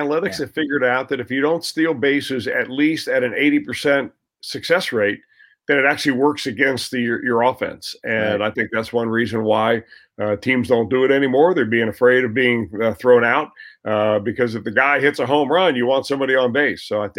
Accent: Cincinnati, Ohio, United States; It was surreal, because I was raised in Cincinnati

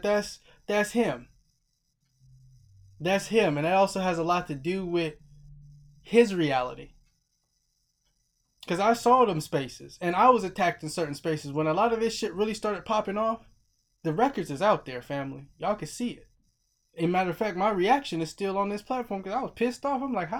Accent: California, United States; I'm a Cali dude. I'm from the Bay.

